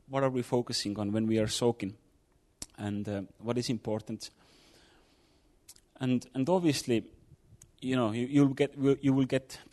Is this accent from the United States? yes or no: no; Estonia; English is a second language; I'm from Estonia. I came from Estonia, that's what I wanted to say.